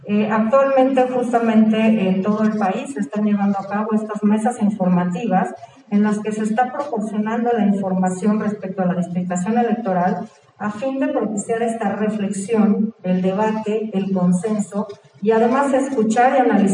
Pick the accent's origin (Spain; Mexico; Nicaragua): Mexico; Mexico City; yo me siento orgullosamente chilanga, así que lo digo con mucho orgullo.